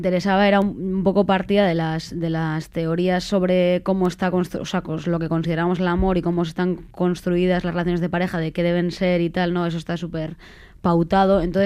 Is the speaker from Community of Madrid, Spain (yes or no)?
no; Basque Country, Spain; now in San Sebastián, Spain; Yo soy del Goibar y bueno, yo creo que funciona mucho así. Ahora vivo en Donosti